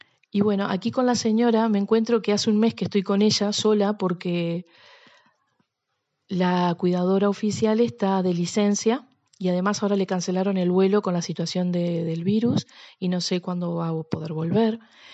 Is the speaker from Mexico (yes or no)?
no; Uruguay; now in Spain; vengo de Uruguay